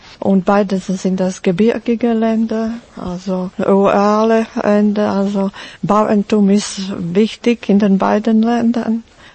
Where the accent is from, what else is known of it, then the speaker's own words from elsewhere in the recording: Slovakia; moved away as an adult; now in Switzerland; Ich komme aus der Slowakei und ja, das kann ich nicht leugnen, will nicht leugnen, dass ich bin hier aufgewachsen. Meine jungen Jahre habe ich hier verbracht. Also ich ging erst in meinem Mittelalter in die Schweiz.